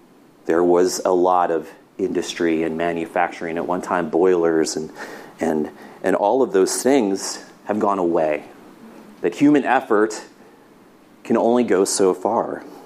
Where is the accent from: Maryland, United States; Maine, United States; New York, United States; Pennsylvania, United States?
Pennsylvania, United States; Grove City; I'm from Western Pennsylvania, just an hour south of here and from Grove City